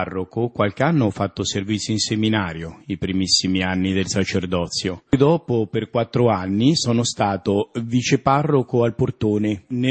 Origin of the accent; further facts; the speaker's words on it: Chiaravalle, Marche, Italy; sono cresciuto a Chiaravalle perché i miei genitori si erano trasferiti lì per lavoro.